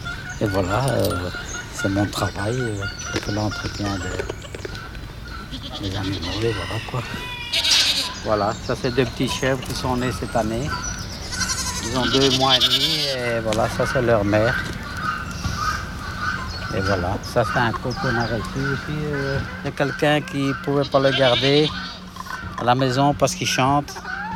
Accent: Spain; now in Belgium; on est espagnol ou on n'est pas. Hein. Nous, on est pratiquement déjà comme des Belges.

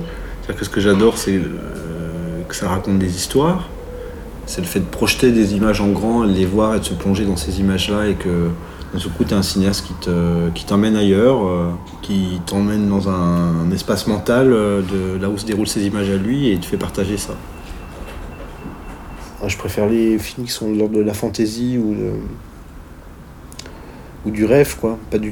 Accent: Salins-les-Bains, Bourgogne-Franche-Comté, France; Qu'est-ce qu'on peut dire? Je suis français et je viens d'un village qui s'appelle Salins-les-Bains, qui est une ville thermale.

